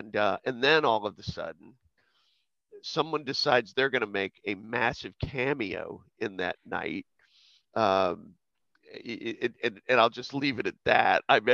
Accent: Longwood, Florida, United States; And I said, oh, I'm from this little suburb of Orlando called Longwood.

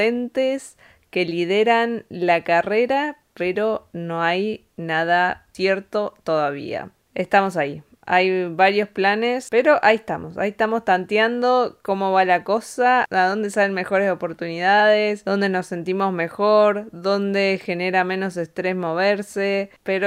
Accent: Bariloche, Río Negro, Argentina; also born or lived in Andorra; now in Spain; soy de Argentina, Bariloche, viviendo hace 6, casi 7 años en Europa. Estuvimos 3 en Granada, España, 2 en Andorra, ahora otro más en España

